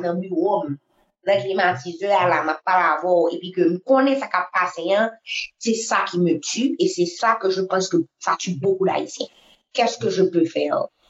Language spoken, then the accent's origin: French; Haiti; Moi, en tant qu'haïtienne, quand je vis en Haïti